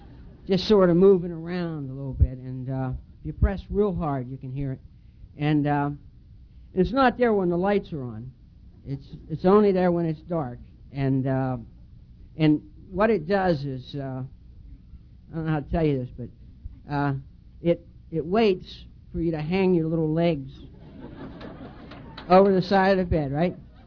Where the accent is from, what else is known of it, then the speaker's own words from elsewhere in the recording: United States; born there; And I was born in the Ohio Valley, and just down the river from Pittsburgh